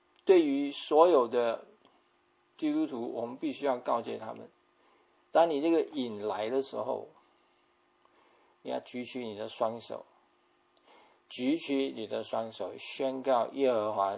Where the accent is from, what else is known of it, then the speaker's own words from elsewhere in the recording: China; 这跟我们中国人百善孝为先 OK， 我们基督徒也要看到一点啊，我们也是非常重视跟父母的关系的。